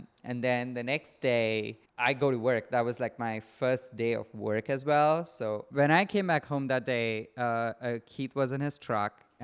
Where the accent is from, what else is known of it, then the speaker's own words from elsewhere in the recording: India; moved away as an adult; now in Los Angeles County, United States; I'm 36 years old. I'm from India. I work as a surgeon here in Los Angeles County, California. I moved to the US when I was 27 years old to pursue my professional career as a surgeon.